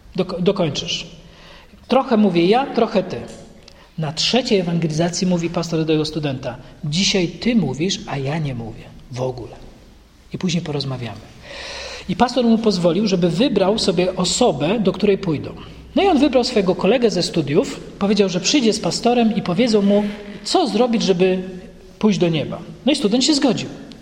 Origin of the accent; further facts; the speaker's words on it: Cieszyn, Silesian Voivodeship, Poland; W zborze w Cieszynie, gdzie się wychowywałem, u Zielonych